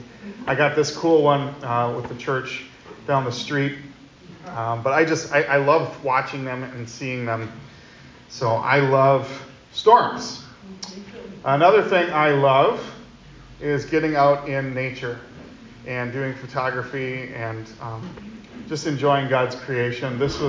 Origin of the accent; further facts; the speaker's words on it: Wisconsin, United States; I love bratwurst. I'm from Wisconsin. It's a staple food.